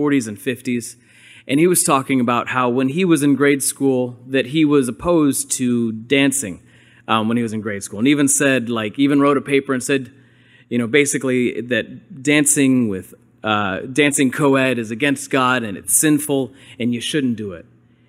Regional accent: Midwest, United States; In fact, I remember growing up, because I grew up in the Midwest, and I grew up accidentally, because my dad was a pastor

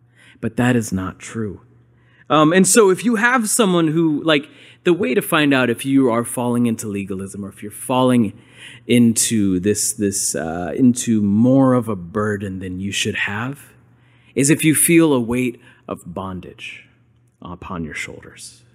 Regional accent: Midwest, United States; In fact, I remember growing up, because I grew up in the Midwest, and I grew up accidentally, because my dad was a pastor

